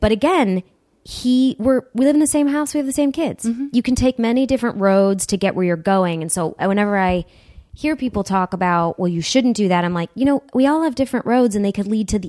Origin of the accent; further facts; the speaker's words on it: Huntington Woods, Michigan, United States; It was strange because I grew up about 2 miles outside of the city. It's a city called Huntington Wood